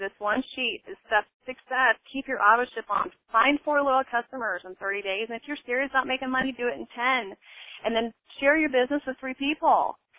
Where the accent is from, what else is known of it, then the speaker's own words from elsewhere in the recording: Liberty, Missouri, United States; From Liberty, Missouri. It's right outside of Kansas City.